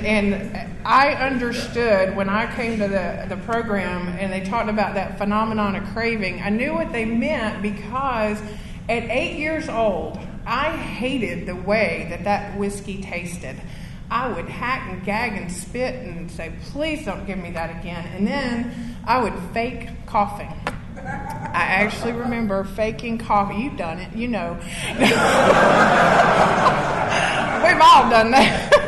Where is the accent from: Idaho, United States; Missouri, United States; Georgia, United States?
Georgia, United States; Rockmart; I'm from Rockmart. We don't have that kind of stuff. We got Waffle House.